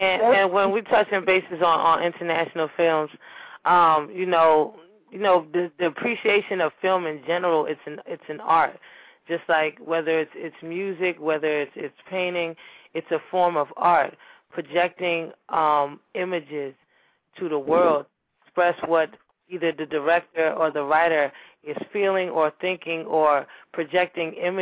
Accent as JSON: {"language": "English", "country": "Nigeria", "said": "because I'm, like I said, I'm Nigerian, and the Nollywood, the whole Nigerian films have been taking the world by storm."}